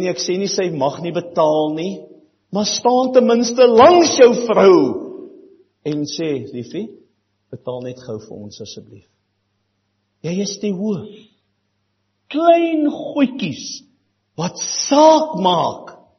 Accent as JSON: {"language": "Afrikaans", "region": "Western Cape", "country": "South Africa", "accent": "Cape", "said": "ek het 'n lekker Kaapse aksent."}